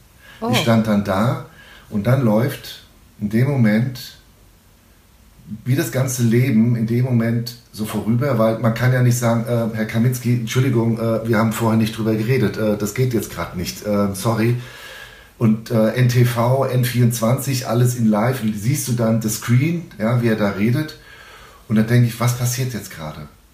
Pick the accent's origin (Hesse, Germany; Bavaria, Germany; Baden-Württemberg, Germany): Hesse, Germany; Frankfurt; now in Hanau, Germany; also ich wohne ja in Hanau und komme aus Frankfurt.